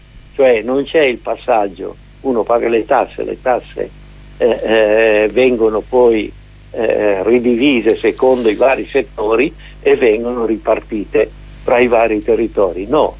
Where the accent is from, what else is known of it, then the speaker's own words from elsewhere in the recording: Lombardy, Italy; Siccome io sono della Lombardia, ovviamente conosco relativamente bene la situazione attuale